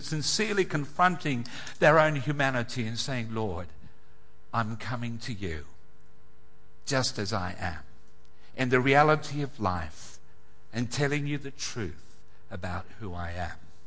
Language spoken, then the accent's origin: English; South West England, United Kingdom; moved away; I fly out with my wife, Andrea, back to my hometown in England. We migrated in 1966, and I've been invited to go back to my home church in Devon